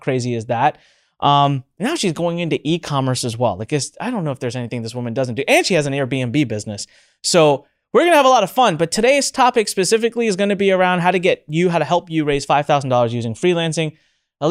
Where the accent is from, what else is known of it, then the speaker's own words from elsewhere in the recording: India; And I was like, given I'm Indian, I should probably do this in India.